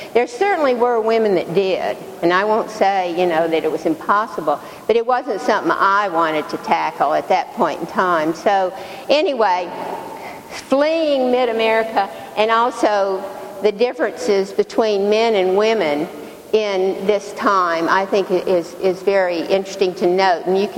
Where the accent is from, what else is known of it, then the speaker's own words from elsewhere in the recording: Tennessee, United States; now in Texas, United States; growing up in Tennessee and now living in Texas